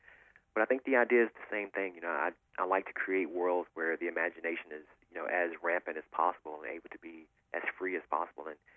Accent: Bolton, North Carolina, United States; Yes, born and raised in the South in a very small town called Bolton, North Carolina.

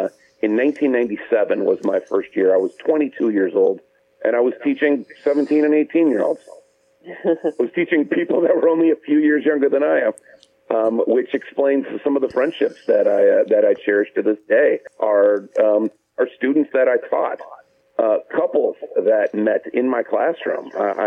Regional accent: Hobart, Indiana, United States; also born or lived in Gary, United States; Well, I was born in Gary, but I was raised in Hobart. We lived in Gary on Van Buren Street for about my first year. So in 1976, we moved to Hobart, and I am a Hobart graduate.

